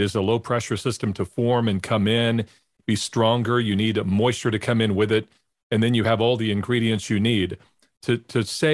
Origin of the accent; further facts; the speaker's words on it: Kansas, United States; or can even remember growing up in Kansas